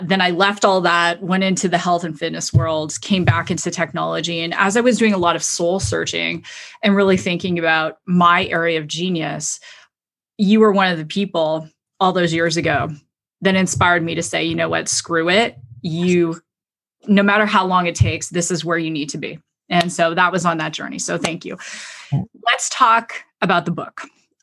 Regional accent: Canada; I'm originally Canadian.

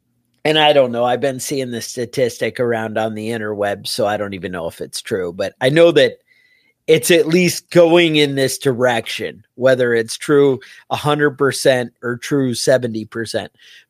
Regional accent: New York, United States; growing up near Woodstock and everybody was like

